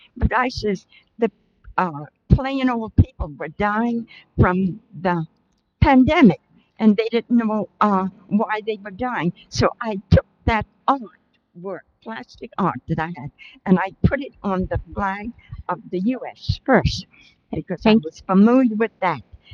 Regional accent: South Carolina, United States; moved away; also born or lived in New York; I grew up in South Carolina and moved to New York and traveled around several places in our world

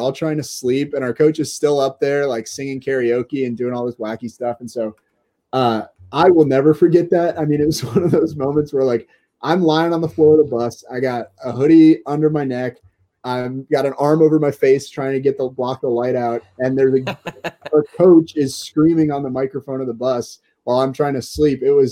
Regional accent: Wisconsin, United States; I was from Wisconsin. I, you know, played high school baseball here

